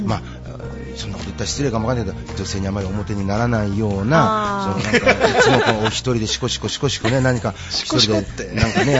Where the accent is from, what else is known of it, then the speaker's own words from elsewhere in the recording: Kansai, Japan; 俺関西人だから